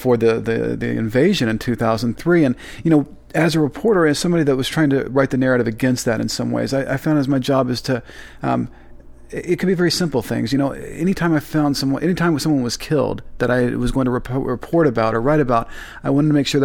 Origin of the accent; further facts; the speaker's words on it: Oklahoma, United States; growing up in Oklahoma, it was much more familiar to me.